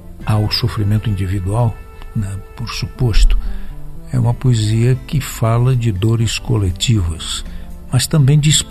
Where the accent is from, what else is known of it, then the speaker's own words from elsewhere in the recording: Brazil; A vida no Brasil profundo, de onde eu venho, começava mais cedo.